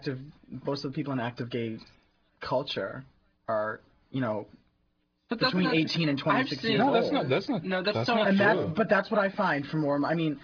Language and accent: English; Boston, Massachusetts, United States; I'm from Boston, and last year I went to Boston Pride.